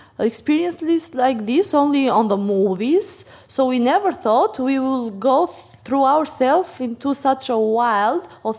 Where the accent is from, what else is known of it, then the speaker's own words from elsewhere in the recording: Berat, Berat County, Albania; English is a second language; I'm from Berat, which is a UNESCO protected site